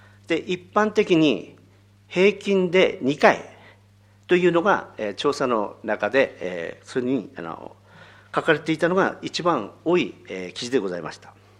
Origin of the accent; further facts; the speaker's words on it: Rikubetsu, Hokkaido, Japan; 私は陸別で生まれまして、生涯ふるさとで陸別で